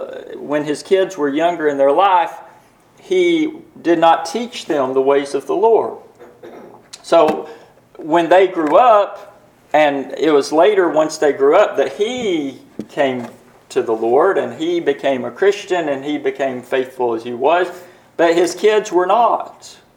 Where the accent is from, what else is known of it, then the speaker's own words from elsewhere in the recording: Loudon, Tennessee, United States; when I was growing up in Loudoun, Tennessee